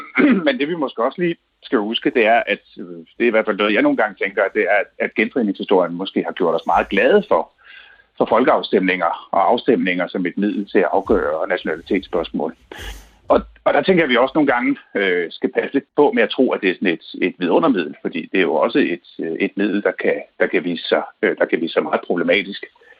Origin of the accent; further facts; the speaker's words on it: Vejle, Region of Southern Denmark, Denmark; Jeg kommer fra Vejle.